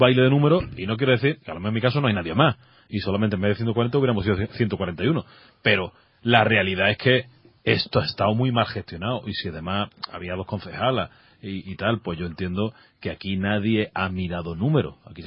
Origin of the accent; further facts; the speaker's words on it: Málaga, Andalusia, Spain; Y somos 5 malagueños y no nos movilizamos.